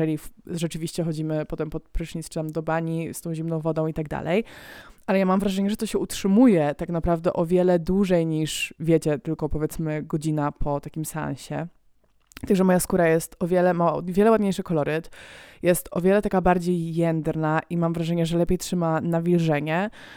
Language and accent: Polish; Germany; now in Poland; Pamiętajcie, że ja się wychowałam w Niemczech i ja jako dziecko mam taki obraz, że wszyscy w saunie siedzieli nago.